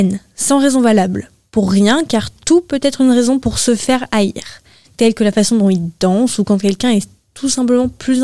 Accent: France; Ouais, mais du coup, nous, on est français

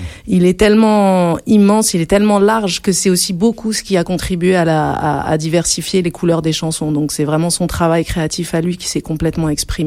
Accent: Algeria; born there; French is a second language; Moi, je suis née en Algérie, c'est la première langue que j'ai parlé.

